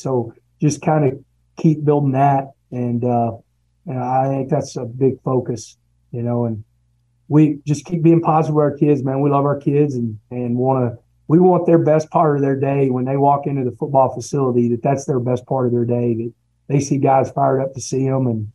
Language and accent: English; Texas, United States; You know, I'm from Texas, you know, born in Texas, never coached anywhere else, never lived anywhere else.